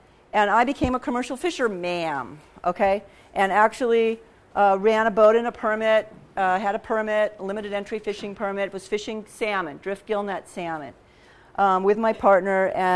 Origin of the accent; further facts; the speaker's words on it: Wisconsin, United States; So I'm starting with me growing up in Wisconsin in the mid-1960s. I was the oldest of three children